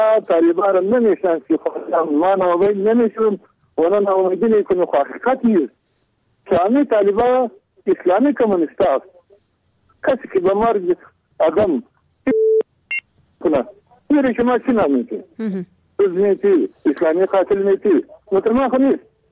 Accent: Kandahar, Afghanistan; ما از کندهار هستیم

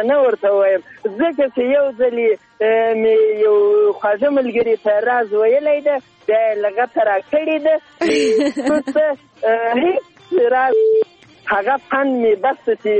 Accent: Zabul, Afghanistan; now in Ghazni, Afghanistan; په زابل کې نه زه اصلا د زابل اوسیدونکی یم.

